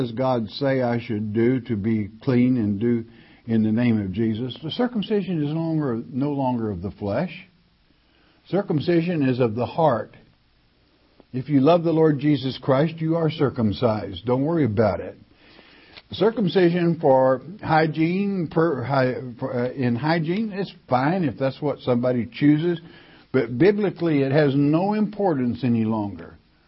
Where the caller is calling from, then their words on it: California, United States; from California.